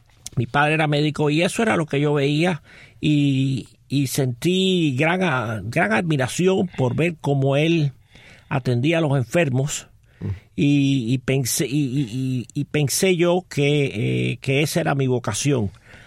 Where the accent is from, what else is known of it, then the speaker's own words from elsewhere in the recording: Havana, Cuba; Nací en La Habana. Nací en el Hospital Militar. Ajá. Y mi familia en aquella época vivía en donde yo crecí durante 11 años, en San Francisco, número 320, en el barrio de Lauton